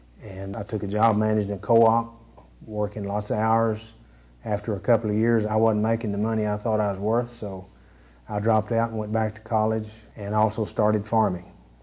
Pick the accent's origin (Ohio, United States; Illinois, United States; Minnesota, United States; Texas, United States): Texas, United States; Rising Star; I was raised in Rising Star, Texas, a family of four. I have one brother. I was raised on a peanut farm.